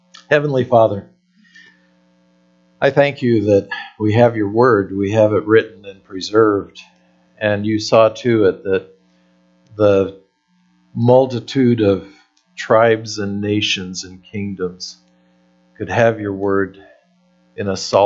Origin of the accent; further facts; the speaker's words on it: Idaho, United States; But what we do, because we're from Idaho, is that we adjust.